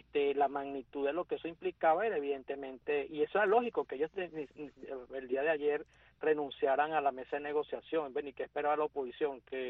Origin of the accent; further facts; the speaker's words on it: Venezuela; yo como venezolano, como político venezolano